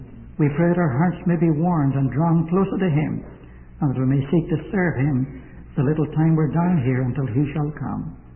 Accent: Ireland; I hope I'm not, although I'm an Irishman.

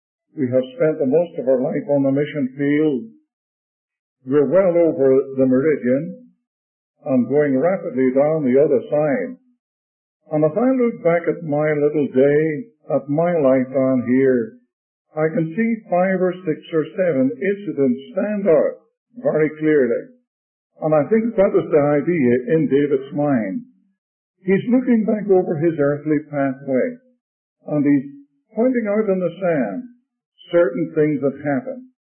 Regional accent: Ireland; tonight to tell a story that came from my native land. I suppose most of you can tell by my tongue that I'm an Irishman. I was born over there.

